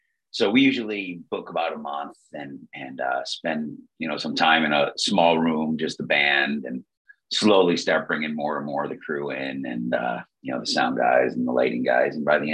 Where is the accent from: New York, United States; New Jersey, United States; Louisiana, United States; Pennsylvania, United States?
New York, United States; Buffalo; Well, I mean, I guess growing up in Buffalo, you know, you see all the good that Variety does